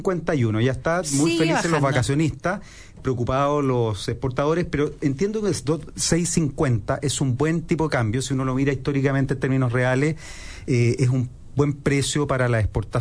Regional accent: Chile

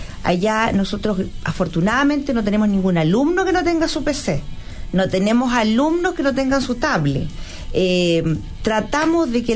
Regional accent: Chile

